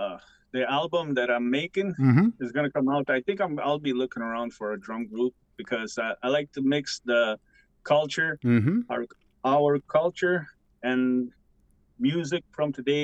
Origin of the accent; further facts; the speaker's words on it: Pikogan, Quebec, Canada; I'm from Picogon, Canada. I am Algonquin and Cree mixed.